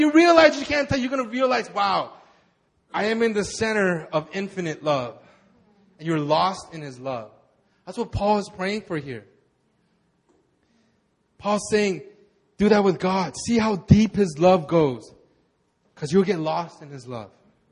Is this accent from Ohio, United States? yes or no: no; California, United States; And I grew up in California. Anybody here grew up in California? I grew up in California. It might not look like it, but I used to surf when I was young.